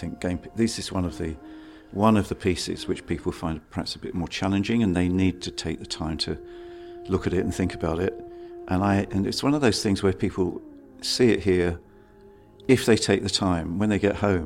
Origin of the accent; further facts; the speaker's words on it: London, United Kingdom; Although I am a Londoner, I've worked in London all my life, and I've been part of the creative community in London for over 50 years.